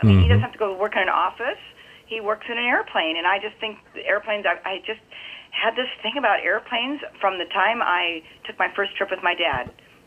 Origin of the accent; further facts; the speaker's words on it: San Carlos, California, United States; I got kind of hornswoggled to run for this Miss San Carlos, which is my hometown